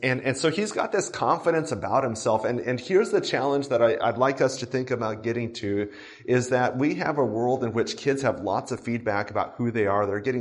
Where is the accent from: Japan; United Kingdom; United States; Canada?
Japan; I grew up in Japan.